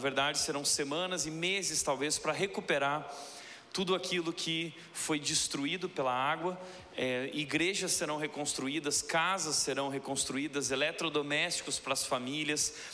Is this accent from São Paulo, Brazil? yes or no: no; Rio Grande do Sul, Brazil; eu sou gaúcho, nossa família é do Rio Grande do Sul, muitos dos nossos parentes estão lá